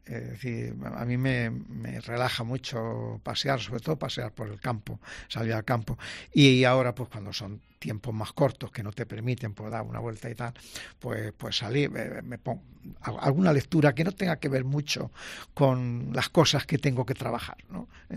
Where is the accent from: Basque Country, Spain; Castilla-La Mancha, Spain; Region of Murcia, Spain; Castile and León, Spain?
Castilla-La Mancha, Spain; Madridejos; Yo soy de, como antes decía, de un pueblo de Toledo, de Madridejos, de La Mancha, y en mi pueblo, mis padres eran agricultores